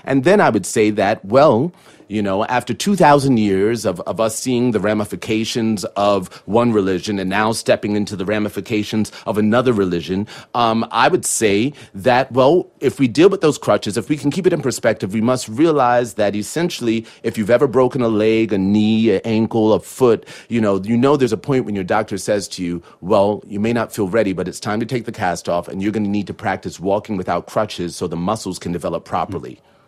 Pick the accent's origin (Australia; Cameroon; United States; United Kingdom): United States; Newburgh, New York; Newburgh, New York.